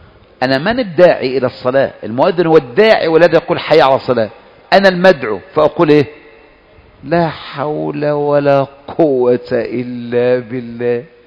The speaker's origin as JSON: {"language": "Arabic", "country": "Egypt", "said": "وانا مصري وخلاص"}